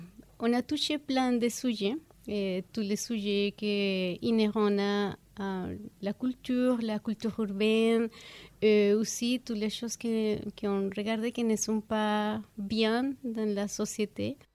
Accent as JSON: {"language": "French", "country": "Venezuela", "tie": "born or raised there", "also_born_or_lived": "Colombia", "second_language": "French", "moved": "yes", "said": "Oui, je suis née à la Colombie, mais depuis de très très petite, mon famille a fait la première migration au Venezuela."}